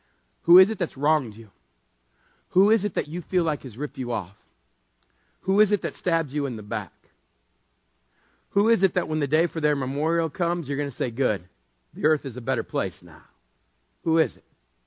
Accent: Texas, United States; Growing up in West Texas, we're 10 months out of the year. You can die if you go outside. It's so hot.

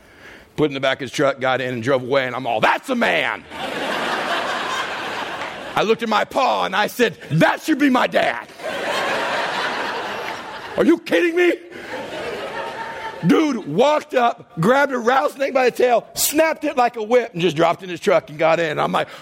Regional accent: Texas, United States; Growing up in West Texas, I saw this done once. I remember a big old rattlesnake was crossing the road. We're about 20 miles outside of El Paso where we lived.

